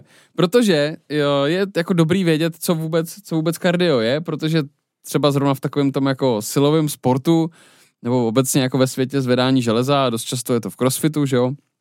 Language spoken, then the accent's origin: Czech; Liberec, Liberec Region, Czechia; já jsem z Liberce, tam je to hodně oblíbený